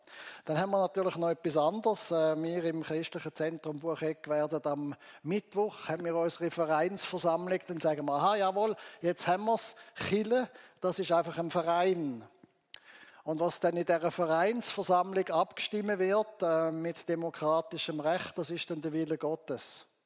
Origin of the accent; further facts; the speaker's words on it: Hauptwil, Thurgau, Switzerland; das ist die Kirche, wo ich aufgewachsen bin, wo mein Vater Pfarrer war, in Hauptwil im Thurgau. Hinten dran sieht man das Pfarrhaus, wo ich aufwachsen durfte.